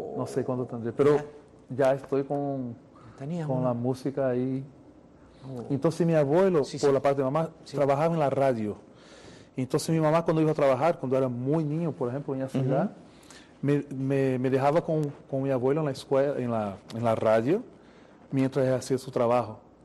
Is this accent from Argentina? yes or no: no; Northeast Brazil, Brazil; Spanish is a second language; moved away; nací en el sur, para seguir la pregunta, y me fui para el nordeste de Brasil, que fue donde crecí y es una de mis culturas, por decir así.